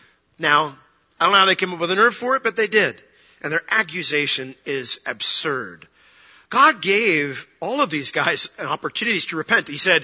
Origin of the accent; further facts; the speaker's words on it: New York, United States; I grew up in New York. I was a Yankee fan.